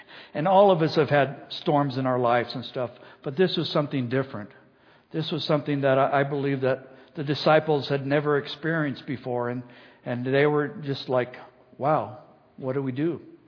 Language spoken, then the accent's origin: English; California, United States; I grew up in Orange County, and me and my friends, we decided we're going to go down the beach.